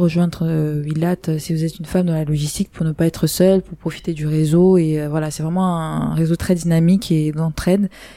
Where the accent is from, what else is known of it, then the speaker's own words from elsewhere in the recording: Cameroon; Je suis camerounaise, je vais pas parler de l'Égypte.